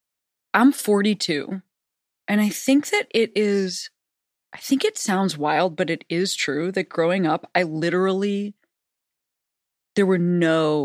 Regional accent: Illinois, United States; I was raised outside Chicago.

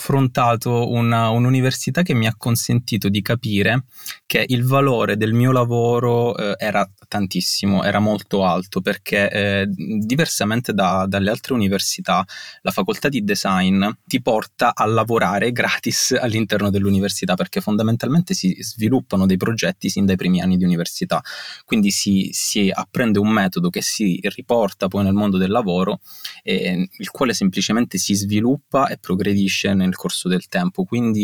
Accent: Palermo, Sicily, Italy; ho 26 anni, vengo dalla Sicilia, da Palermo

